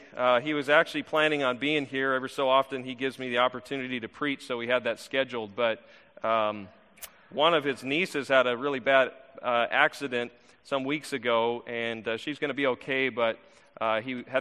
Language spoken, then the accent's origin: English; Arizona, United States; I'm from Arizona. I know what that looks like, sort of slowly blowing in the wind.